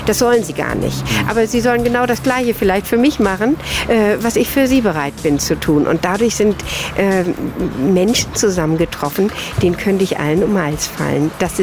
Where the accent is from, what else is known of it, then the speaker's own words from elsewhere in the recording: Stuttgart, Baden-Württemberg, Germany; du weißt, ich komme aus der Stuttgarter Gegend.